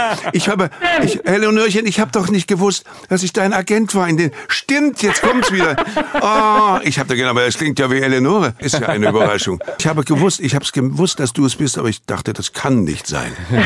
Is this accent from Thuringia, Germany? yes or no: yes; Thuringia, Germany; accent: Thuringian; Das habe ich dann mit meinem thüringischen Akzent auf Englisch gemacht und mit einem thüringischen Akzent mich dann selber synchronisiert auf Deutsch.